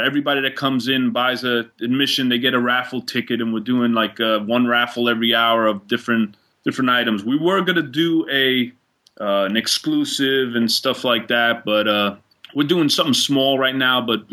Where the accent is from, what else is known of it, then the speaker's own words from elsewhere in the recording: Queens, New York, United States; Let me say, I'm from Corona, Queens, so I live right next to Shea Stadium.